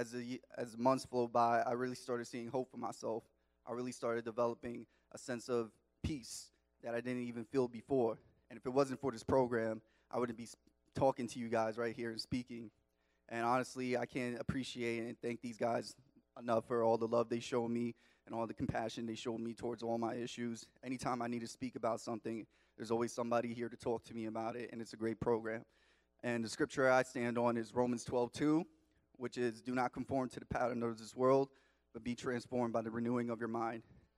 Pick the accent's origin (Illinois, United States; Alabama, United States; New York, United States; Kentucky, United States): New York, United States; Long Island; I grew up in Long Island, New York, if you can't tell from my accent.